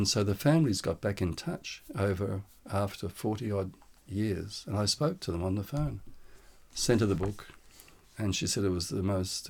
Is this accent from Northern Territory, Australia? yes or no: no; Sydney, New South Wales, Australia; It's my mum, just after she was engaged at in Ashfield, where I was born and raised in Sydney.